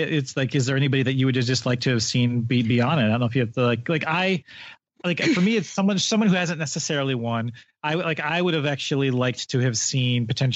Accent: Chicago, Illinois, United States; I'm going to have to do my first pick of Joseph from Chicago, just because he's my hometown guy here.

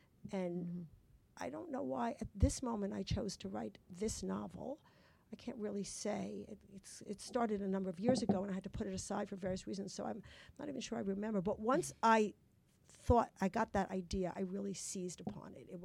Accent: Brooklyn, New York, United States; the Christians I knew growing up in Brooklyn were Irish Catholics or Italian Catholics.

